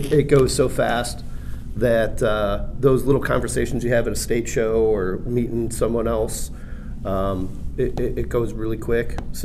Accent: Illinois, United States; I went out to Texas, Minnesota, Florida, my home state of Illinois.

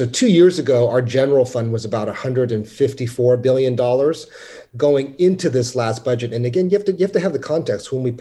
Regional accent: San Francisco, California, United States; I'm from San Francisco.

